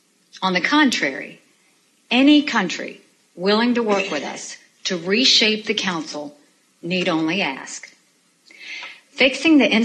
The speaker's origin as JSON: {"language": "English", "country": "United States", "said": "not just because I'm a mother, not just because I'm an ambassador, but because I'm an American."}